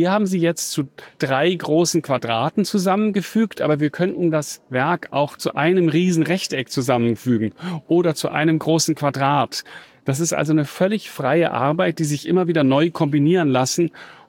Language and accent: German; Munich, Bavaria, Germany; Also ich bin in München aufgewachsen